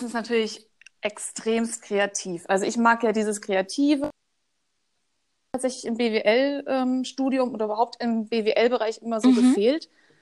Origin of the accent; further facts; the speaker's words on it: Hesse, Germany; also born or lived in Berlin; Job in der Hand, also eigentlich völlig Gaga in der Birne, aber gut, so war es halt. Und jetzt auch nicht gerade in die nächste Provinz, sondern nach Hessen, in meine